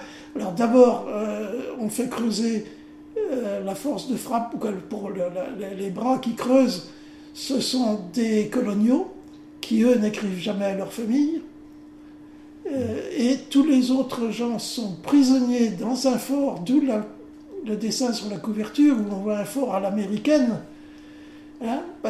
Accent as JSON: {"language": "French", "country": "France", "said": "Ceci dit, je suis français, bien sûr, de vieille famille d'ici"}